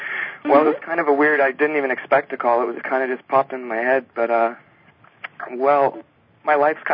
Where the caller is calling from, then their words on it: Ontario, Canada; I'm calling from Ontario.